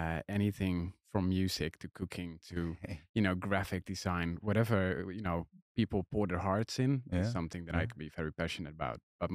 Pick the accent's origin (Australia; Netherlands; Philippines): Netherlands; English is a second language; Originally, I'm from the Netherlands.